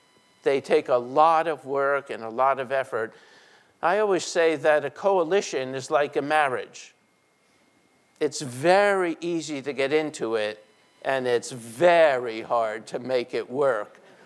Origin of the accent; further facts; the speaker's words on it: Montclair, New Jersey, United States; who came from my hometown of Montclair, New Jersey